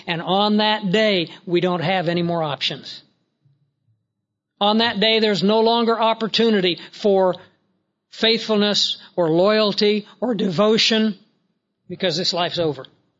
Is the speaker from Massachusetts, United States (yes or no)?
no; Kansas, United States; You know, I grew up out in the Flint Hills of Kansas. It's a wide area of big rolling country with rivers and woods and high hills and grassy bluffs and things like that.